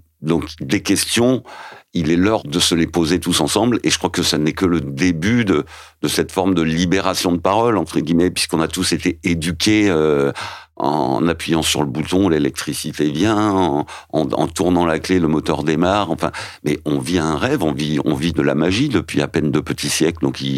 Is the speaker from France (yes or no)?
yes; Quimper, Brittany, France; born there; moi je suis né à Quimper dans le Finistère